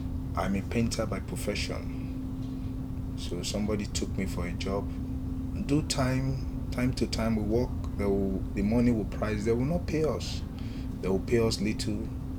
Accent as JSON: {"language": "English", "country": "Nigeria", "said": "I'm from Nigeria."}